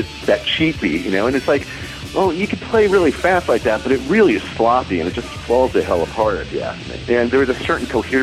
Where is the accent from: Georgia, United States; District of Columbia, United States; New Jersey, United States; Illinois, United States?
New Jersey, United States; Clifton; also born or lived in Passaic; I was born in Passaic, New Jersey, and raised in the neighboring town of Clifton, which is about 15 minutes outside of New York City. Sprawling suburban white trash slums.